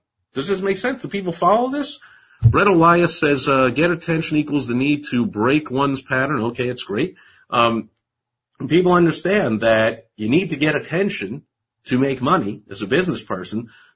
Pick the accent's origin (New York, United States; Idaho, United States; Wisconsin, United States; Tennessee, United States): New York, United States; New York City; I grew up in New York, in where Trump is from, where Trump was getting attention as I was growing up in the 70s.